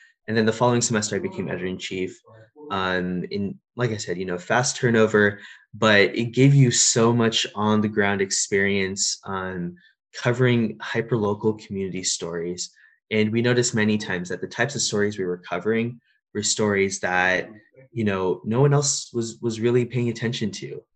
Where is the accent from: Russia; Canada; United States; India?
India; moved away; I'm an Indian Muslim immigrant, you know, and there are many narratives I feel that are missing.